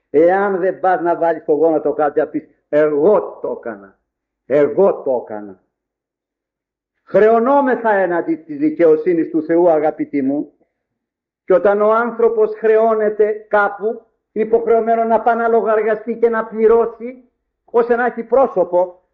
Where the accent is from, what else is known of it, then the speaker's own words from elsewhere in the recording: Agioi Theodoroi, Greece; θυμάμαι όταν ήμουν μικρός, μου έβαζε ο πατέρας μου εκεί μπροστά στο ιερό, προς την αριστερά πύλη εκεί στο χωριό μου στους Αγίους Θεοδόρους